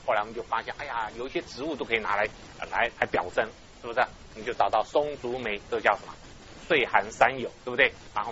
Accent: Taiwan; 我在台湾成长的过程当中

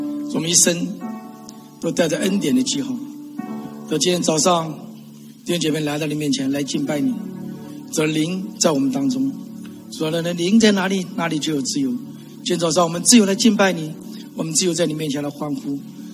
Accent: Taiwan; 那我们在台湾生活很辛苦，在50年代物资很缺乏。那尤其是部队去的时候，我们住在眷村里面，我们在村里面长大。

